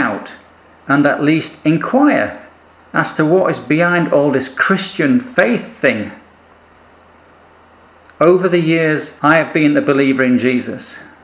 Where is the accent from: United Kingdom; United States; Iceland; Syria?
United Kingdom; Yorkshire and the Humber; With the added bonus, I guess, being a Yorkshireman, that I probably have saved a few quid too in not having to buy a new one of this, that and the other.